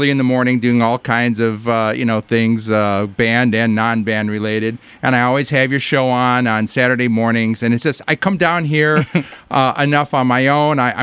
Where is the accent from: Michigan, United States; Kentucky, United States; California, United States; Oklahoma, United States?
Michigan, United States; Detroit; So I was born and raised in Detroit.